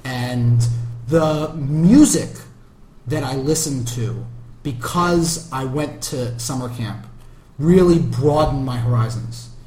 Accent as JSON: {"language": "English", "region": "New York", "country": "United States", "tie": "born or raised there", "said": "growing up in New York, I got a New York culture."}